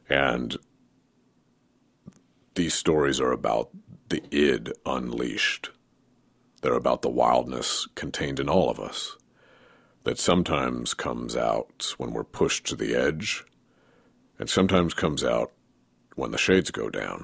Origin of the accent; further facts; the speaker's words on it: Oregon, United States; Maybe it has something to do with growing up in Oregon. Maybe it has something to do with growing up on 27 acres of land